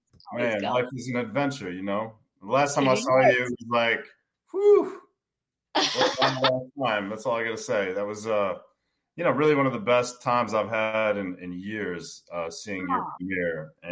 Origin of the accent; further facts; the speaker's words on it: Hammond, Indiana, United States; born there; I'm the same same person I was when I was born on April 9th, 1974, in Hammond, Indiana.